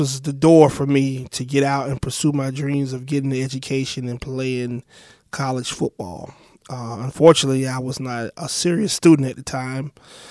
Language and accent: English; Lake Worth, Florida, United States; I grew up in South Florida, Lake Worth, about an hour north of Miami. Working class family, two parents.